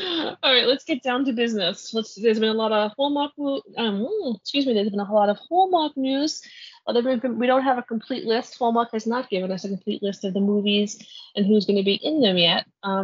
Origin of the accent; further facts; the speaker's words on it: New York, United States; I'm from New York. I stick chili in my meat.